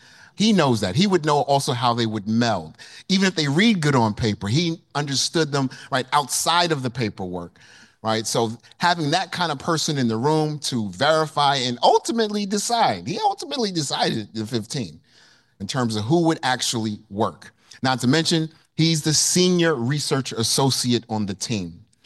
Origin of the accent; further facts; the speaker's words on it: New York, United States; And I'm an academic, I'm from New York, lights, camera, action.